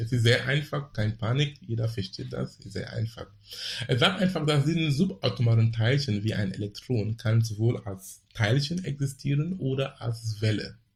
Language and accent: German; Cameroon; now in Hamburg, Germany; Du kannst genau hier sein oder in Afrika sein, wo ich herkomme, in Kamerun.